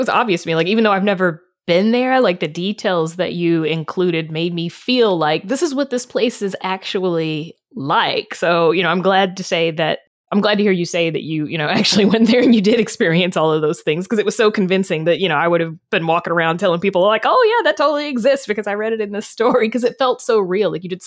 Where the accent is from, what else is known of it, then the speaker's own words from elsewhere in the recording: the South, United States; I grew up in the South.